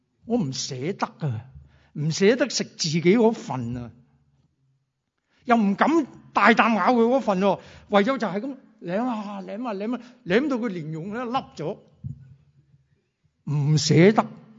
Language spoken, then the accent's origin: Chinese; Chaozhou, Guangdong, China; 因为我是潮州人，潮州人呢，最紧要呢，就是有甜嘢食。